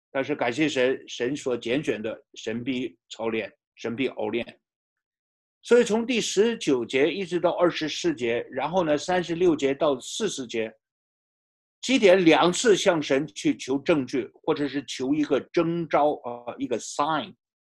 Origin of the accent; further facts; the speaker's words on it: China; 其实我们中国人也是懂礼的啊